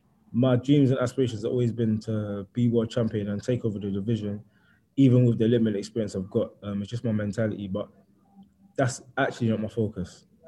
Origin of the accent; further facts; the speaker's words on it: London, United Kingdom; people are forgetting that I grew up in East London. I grew up in East London, and I grew up a certain type of way